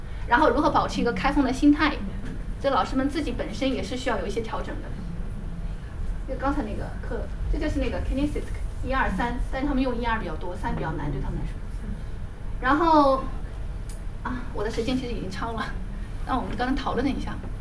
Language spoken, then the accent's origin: Chinese; China; 就是我如果让我们中国人编，我们不会放在这样的图片上